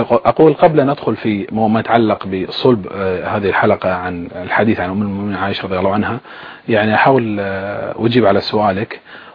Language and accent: Arabic; Bahrain; أنا أتكلم كبحريني أنا يعني نحن في المجتمع البحريني نجد أننا نحن كسنة نتقابل مع الشيعة